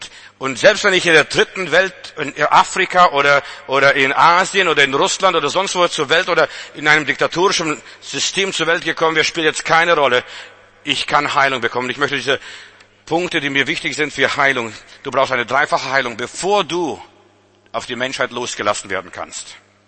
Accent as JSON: {"language": "German", "country": "Lithuania", "tie": "born or raised there", "said": "Aber ich bin in Litauen geboren, musste mit der Glatze rumlaufen und anstehen"}